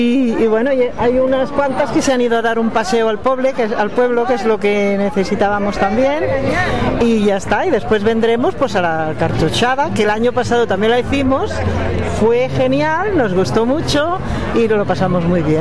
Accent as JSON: {"language": "Spanish", "town": "Barcelona", "region": "Catalonia", "country": "Spain", "said": "No somos del Prat, somos de Barcelona y de diferentes pueblos"}